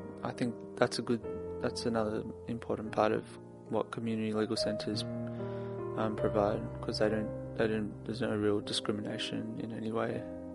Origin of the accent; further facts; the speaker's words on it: Elsternwick, Victoria, Australia; I'm from Elsternwick.